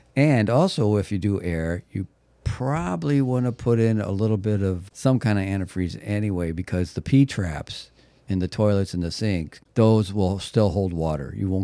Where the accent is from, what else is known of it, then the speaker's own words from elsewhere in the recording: Midwest, United States; I'm from the Midwest, but I've never winterized an RV.